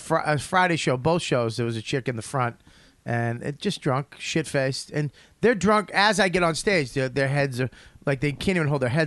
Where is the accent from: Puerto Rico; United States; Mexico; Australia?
Australia; I'm not fucking white. I'm Australian.